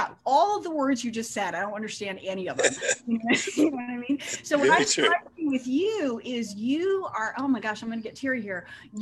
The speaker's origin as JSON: {"language": "English", "region": "California", "country": "United States", "tie": "born or raised there", "said": "I grew up outside of Berkeley, so I thought I was a little Miss Liberal."}